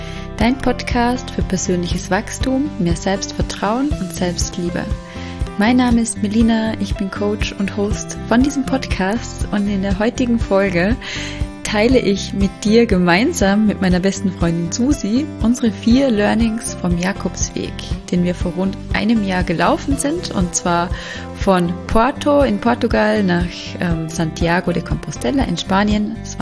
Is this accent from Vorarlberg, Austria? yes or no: yes; Vorarlberg, Austria; accent: Vorarlberg; weil ich sie im Vorarlberger Dialekt aufnehme. Also ich komme ja aus Vorarlberg und nehme meine Podcasts immer auf Hochdeutsch auf